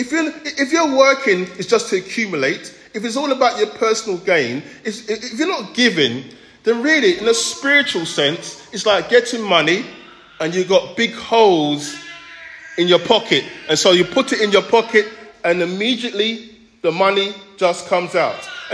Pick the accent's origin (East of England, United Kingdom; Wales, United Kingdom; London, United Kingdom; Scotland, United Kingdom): London, United Kingdom; I'm from East London. My parents came over here from Jamaica. We lived in a terraced house in Walthamstow. We had a three-bedroom. There were six of us.